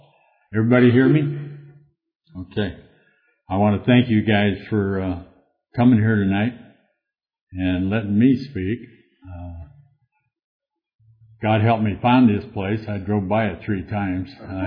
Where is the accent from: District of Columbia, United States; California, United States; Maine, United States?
California, United States; Yorba Linda; now in Fullerton, United States; And I'm from Yorba Linda. I got sober in Fullerton.